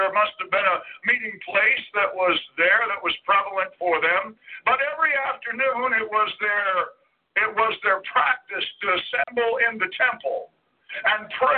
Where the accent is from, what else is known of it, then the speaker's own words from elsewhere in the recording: Montana, United States; okay, I know I'm from Montana, but we add 24 hours in a day three times and get up 72 hours.